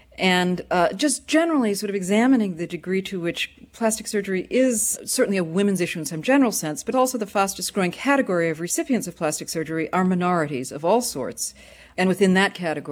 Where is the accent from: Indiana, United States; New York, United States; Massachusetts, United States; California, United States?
New York, United States; Anyway, I am from New York. I come to you from New York